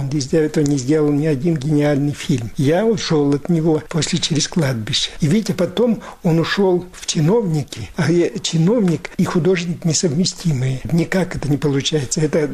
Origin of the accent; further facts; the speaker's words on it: Belarus; Я из Белоруссии.